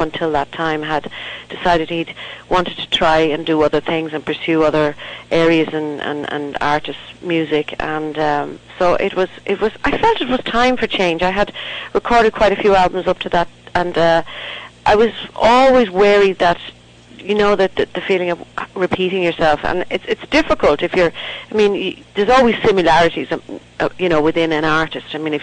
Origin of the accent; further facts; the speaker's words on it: Dublin, Leinster, Ireland; I was born and reared in Dublin, in the sort of inner city. We were fairly, you know, working class.